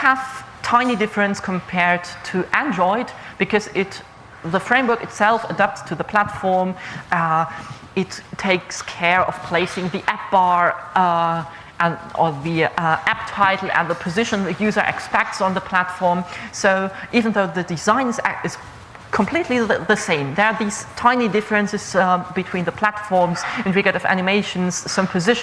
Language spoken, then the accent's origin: English; France; I work in healthcare in Germany, even though I'm from France.